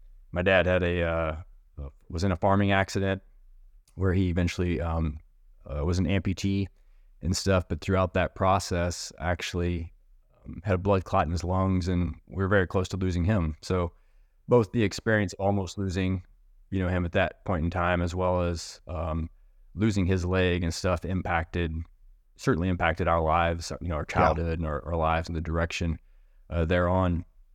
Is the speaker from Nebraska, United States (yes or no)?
no; Missouri, United States; I presently reside technically in the state of Kansas. I grew up in Missouri. I've always called Missouri home in reality.